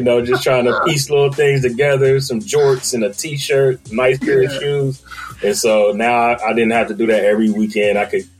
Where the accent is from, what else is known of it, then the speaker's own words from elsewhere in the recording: Dayton, Ohio, United States; And I come from a single parent household. I'm from Dayton, Ohio originally